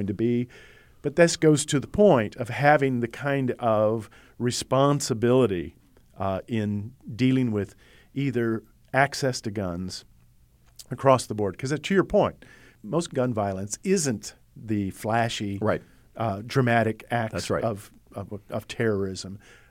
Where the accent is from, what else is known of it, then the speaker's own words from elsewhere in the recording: United States; At the same time, as an American, I have the Second Amendment.